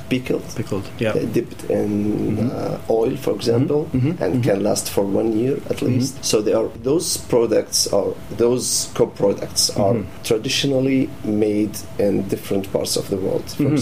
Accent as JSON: {"language": "English", "country": "Palestine", "said": "I'm originally from Palestine."}